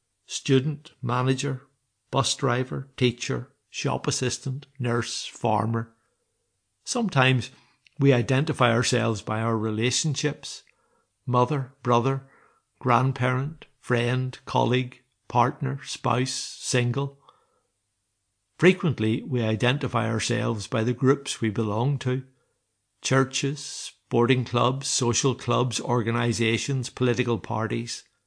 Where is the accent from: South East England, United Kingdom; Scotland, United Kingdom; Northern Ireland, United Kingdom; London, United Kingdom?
Northern Ireland, United Kingdom; I was born in Northern Ireland and have lived in Northern Ireland all my life.